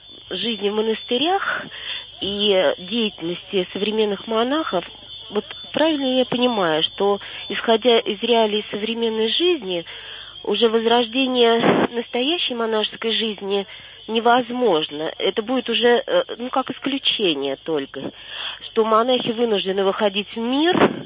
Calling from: Moscow Oblast, Russia; из Подмосковья.

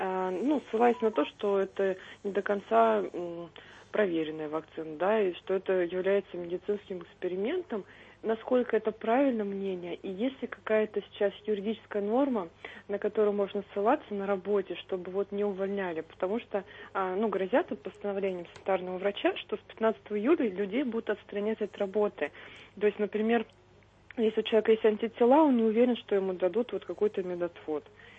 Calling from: Moscow, Russia

